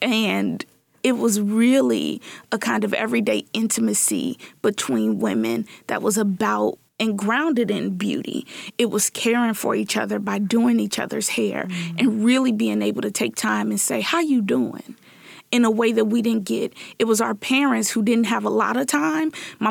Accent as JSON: {"language": "English", "town": "Chicago", "region": "Illinois", "country": "United States", "tie": "born or raised there", "said": "Growing up in Chicago, and specifically in the inner city of Chicago, in neighborhoods that people were afraid"}